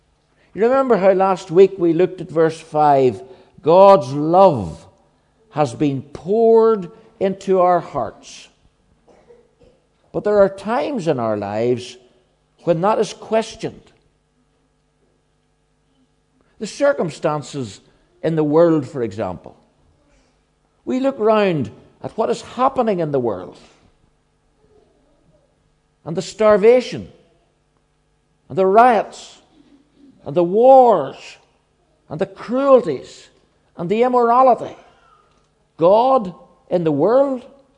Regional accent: Belfast, Northern Ireland, United Kingdom; The first 11 years of my life were spent growing up in East Belfast, about 600 yards from the Woodstock Church building, where my sister and I, with two of my cousins, went to Sabbath school every Sabbath afternoon.

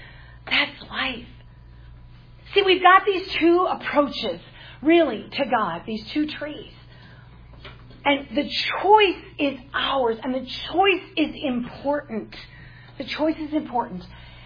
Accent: Wisconsin, United States; now in North Carolina, United States; I was from Wisconsin. I didn't know. I knew it was one of those 13 original colonies.

